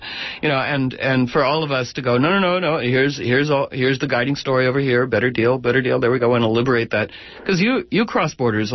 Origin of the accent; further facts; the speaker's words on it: Maryland, United States; I mean, even in my home state of Maryland, outside D.C.